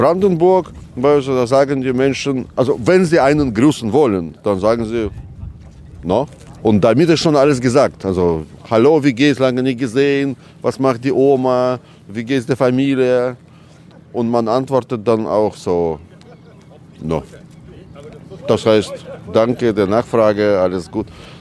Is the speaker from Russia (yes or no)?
yes; Moscow, Russia; ich bin auch ein Kind des Nordens eigentlich. Also Moskau, wo ich aufgewachsen bin, so am Stadtrand.